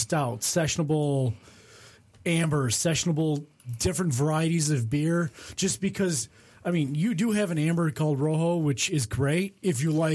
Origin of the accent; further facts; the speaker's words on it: Romeo, Michigan, United States; I grew up in Romeo and Shelby-ish, so I grew up on yellow beer.